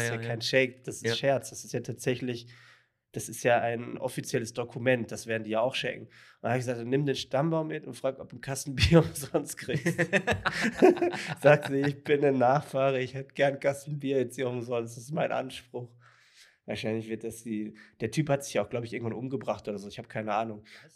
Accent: Dortmund, North Rhine-Westphalia, Germany; Siehst du, und wir kommen ja aus Dortmund.

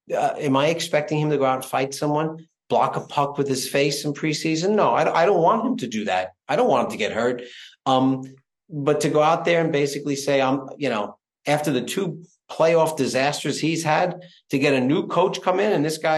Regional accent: the South, United States; So let me ask you this, y'all, because I come from the South.

